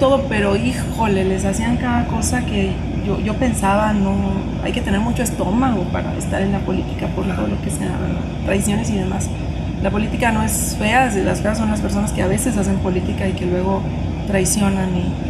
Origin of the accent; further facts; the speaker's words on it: Nuevo Casas Grandes, Chihuahua, Mexico; Yo nací en Chihuahua Capital, sin embargo, cuando tenía como 6, 7 años, a mi papá, que además de ser abogado, era locutor y trabajaba en Chihuahua Capital para varios medios de comunicación, se lo llevan a Nuevo Casas Grandes a abrir una radiodifusora